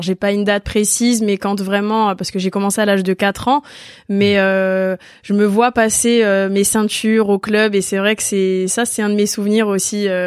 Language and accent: French; Ajaccio, Corsica, France; born there; il est à Ajaccio, ouais. Donc je suis née à Ajaccio, donc voilà.